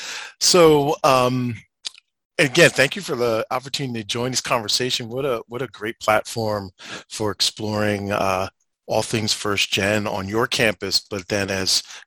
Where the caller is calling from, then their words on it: New Jersey, United States; So I'm joining you from New Jersey.